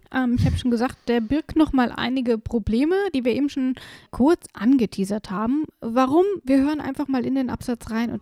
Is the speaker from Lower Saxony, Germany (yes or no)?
no; Worms, Rhineland-Palatinate, Germany; born there; Ist tatsächlich, ich bin in Worms geboren.